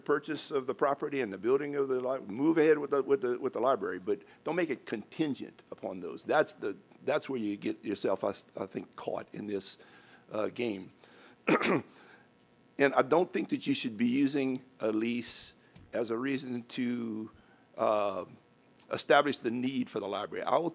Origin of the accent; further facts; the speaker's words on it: Lafayette, Louisiana, United States; I'm from Lafayette.